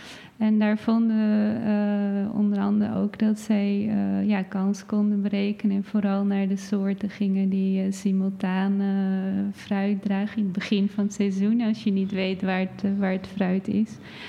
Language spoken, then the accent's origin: Dutch; Netherlands; Maar ik ben Nederlandse meid en best wel lang.